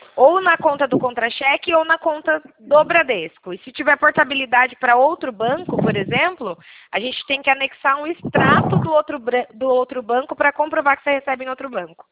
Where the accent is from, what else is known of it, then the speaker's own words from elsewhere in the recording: São Paulo, Brazil; Eu sou do interior de São Paulo.